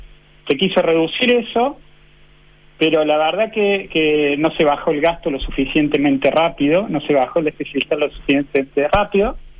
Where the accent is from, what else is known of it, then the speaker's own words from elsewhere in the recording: Argentina; yo vengo de Argentina